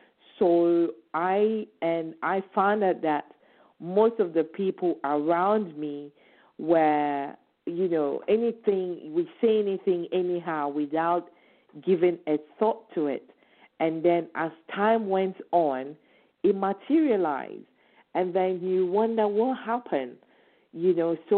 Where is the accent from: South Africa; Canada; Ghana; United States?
Ghana; my 47th birthday. Hooray, praise be to God. And so when I was growing up back home, originally I'm from Ghana.